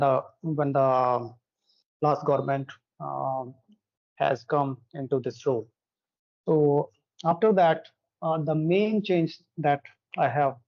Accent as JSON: {"language": "English", "town": "Jaipur", "region": "Rajasthan", "country": "India", "said": "I live in Jaipur, and this is quite popular, and it is actually popular with the name Pink City, and it is in Rajasthan, India."}